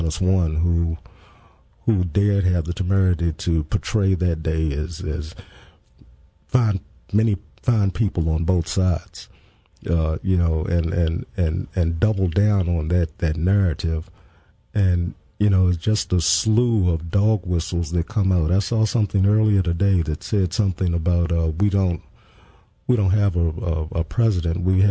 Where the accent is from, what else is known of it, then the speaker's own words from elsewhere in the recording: Richmond, Virginia, United States; I grew up in the Churchill section of Richmond, which was interesting and interesting times.